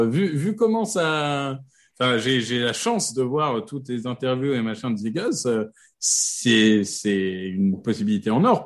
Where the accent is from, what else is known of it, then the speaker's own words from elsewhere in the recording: Hauts-de-France, France; born there; Je suis né en Picardie, tu vas pas m'apprendre.